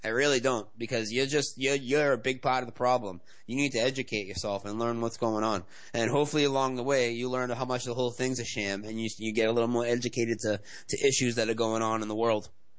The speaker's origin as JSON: {"language": "English", "town": "Boston", "region": "Massachusetts", "country": "United States", "said": "I'm from Boston, so it would be like me, right?"}